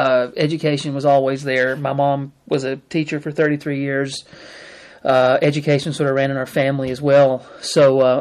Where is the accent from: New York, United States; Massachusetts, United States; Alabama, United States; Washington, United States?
Alabama, United States; Rainbow City; also born or lived in Gadsden; So I was born in Gadsden, Alabama, up the road a little bit. Grew up in Rainbow City, a little north of Gadsden. Only child.